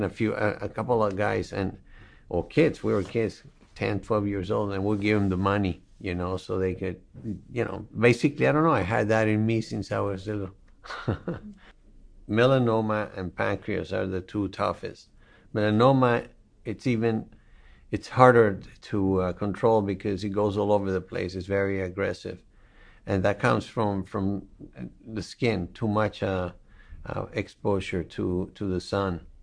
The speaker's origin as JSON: {"language": "English", "town": "Caracas", "region": "Capital District", "country": "Venezuela", "tie": "born or raised there", "said": "I'm from Caracas, Venezuela, originally, and I was privileged to grow in a let's say in a nicer way than many people. My parents are immigrants from Greece and Spain."}